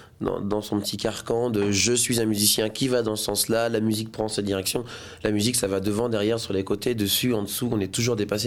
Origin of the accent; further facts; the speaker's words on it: Martinique; Je suis martiniquais, personnellement.